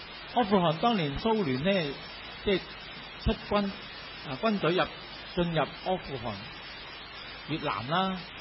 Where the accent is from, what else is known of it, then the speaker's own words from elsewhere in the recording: China; 你知道我哋中国人呢